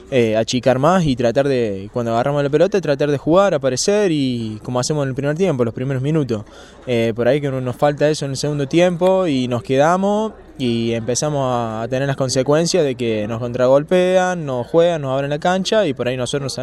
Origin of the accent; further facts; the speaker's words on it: Río Tercero, Córdoba, Argentina; Oriundo acá de Río Tercero.